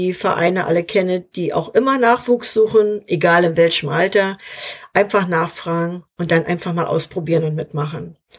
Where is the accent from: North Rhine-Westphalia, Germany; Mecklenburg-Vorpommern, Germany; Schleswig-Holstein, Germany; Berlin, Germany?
Mecklenburg-Vorpommern, Germany; Schwerin; weil ich in Schwerin, in meiner Heimatstadt, mithelfen sollte